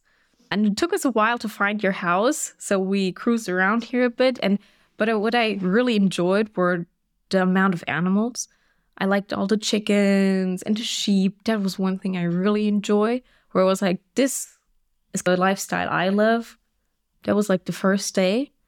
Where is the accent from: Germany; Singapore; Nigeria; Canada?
Germany; I think I feel a little bit more German because we grew up in Germany and we just, yeah, live more in German culture because all our German relatives live here.